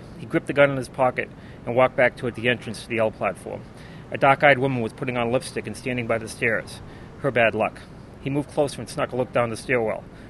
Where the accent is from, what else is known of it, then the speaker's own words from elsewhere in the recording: Boston, Massachusetts, United States; Didn't really want to go to New York, mostly because I was from Boston.